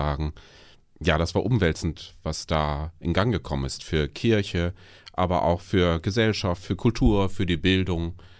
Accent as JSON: {"language": "German", "town": "Bad Zwischenahn", "region": "Lower Saxony", "country": "Germany", "tie": "born or raised there", "said": "Und davor war ich im Vikariat in Ganderkesee und aufgewachsen bin ich im Ammerland in Bad Zwischenahn."}